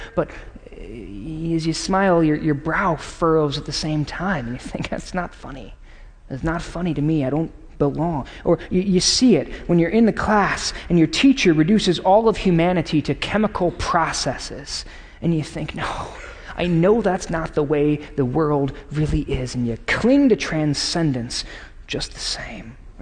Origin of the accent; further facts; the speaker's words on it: Chicago, Illinois, United States; Yes, I'm from Chicago. Of course we know how to make pizza.